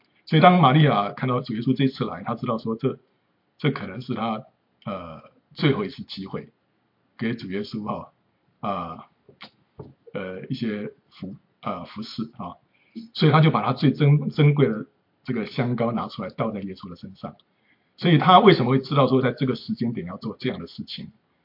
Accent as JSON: {"language": "Chinese", "country": "China", "said": "他们过这个逾越节就像我们中国人过这个什么过新年啊"}